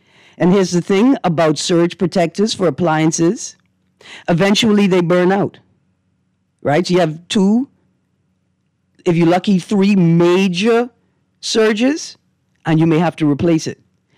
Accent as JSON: {"language": "English", "country": "Bahamas", "tie": "born or raised there", "said": "I remember growing up in the Bahamas where you just didn't know if the power was going to be off"}